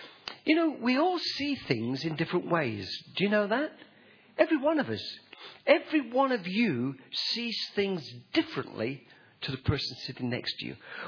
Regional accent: United Kingdom; accent: English; now in Australia; Pop, you're not supposed to talk like that. You're an Aussie. But I still talk like I'm English because I've got that cultural background that is shaped.

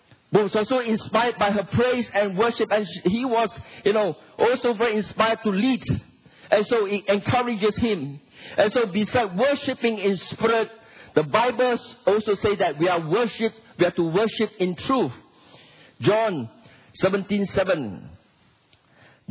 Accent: Singapore; I myself come from an Asian culture. I come from Singapore, and when I was young, I came from a very conservative background.

